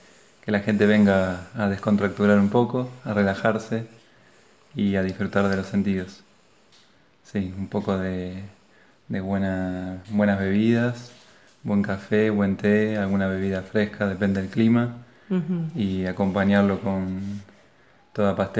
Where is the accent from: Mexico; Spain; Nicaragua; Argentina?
Argentina; San Fernando, Buenos Aires Province; Yo soy de San Fernando y yo de Becker.